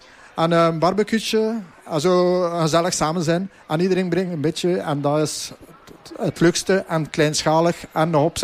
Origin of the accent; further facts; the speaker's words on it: Belgium; Ik ben een Belg, blijf een Belg.